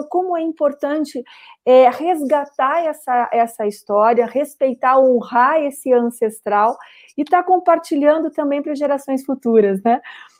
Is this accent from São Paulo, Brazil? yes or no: no; Curitiba, Paraná, Brazil; Falando eu como curitibana, né, como paranaense, o desconhecimento da nossa história mesmo, das nossas raízes.